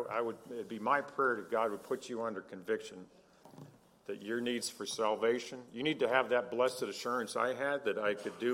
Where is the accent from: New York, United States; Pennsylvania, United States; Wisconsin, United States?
Pennsylvania, United States; Pittsburgh; You know, Pennsylvania, I'm from Pittsburgh. They had that plane crash in that field out there.